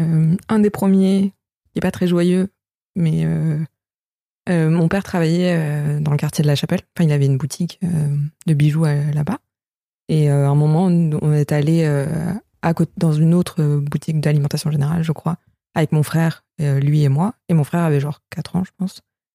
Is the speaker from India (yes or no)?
yes; India; accent: Indian; French is a second language; now in France; aussi que j'ai perdu mon accent indien depuis longtemps en français aussi. Donc je pense que ça choque les gens.